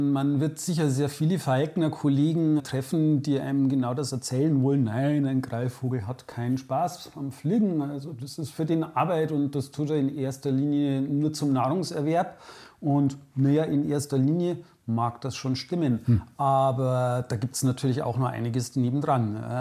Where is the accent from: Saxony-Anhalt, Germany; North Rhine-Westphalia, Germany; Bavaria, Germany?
Bavaria, Germany; Riedenburg; Ich komme eigentlich aus dem Altmühltal, bin in Riedenburg geboren